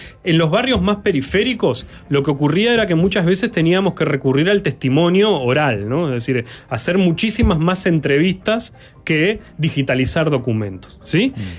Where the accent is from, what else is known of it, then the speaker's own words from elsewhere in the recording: Montevideo, Uruguay; en mi caso, nacido y crecido en Montevideo